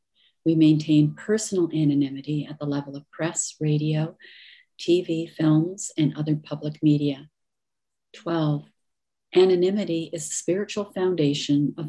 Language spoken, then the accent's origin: English; Toronto, Ontario, Canada; grateful adult child. I'm from Toronto, Ontario, Canada